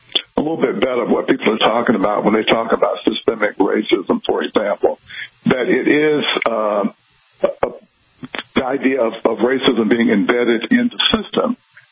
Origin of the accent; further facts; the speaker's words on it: South Carolina, United States; an actual incident that occurred in my hometown in South Carolina when I was a very young boy.